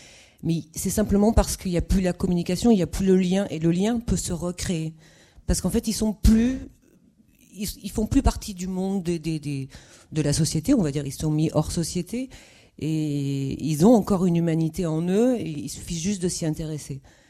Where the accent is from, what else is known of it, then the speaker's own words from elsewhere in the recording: Niort, Nouvelle-Aquitaine, France; Bonjour, moi je viens de Niort